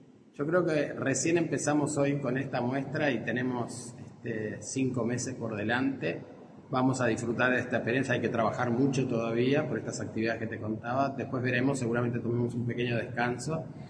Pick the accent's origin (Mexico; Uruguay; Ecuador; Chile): Uruguay; Montevideo; yo soy de Montevideo